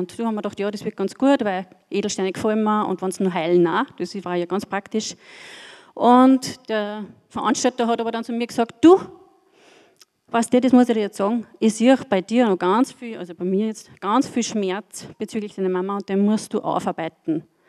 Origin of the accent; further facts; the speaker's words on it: Feurig, Upper Austria, Austria; also born or lived in Steyr; bin 51 Jahre alt. Bin in Steyr geboren und aufgewachsen in Feurig bei Bad Hall.